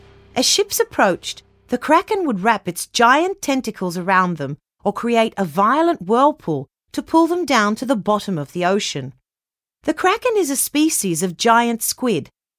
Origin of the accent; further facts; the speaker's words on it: Norway; from Norway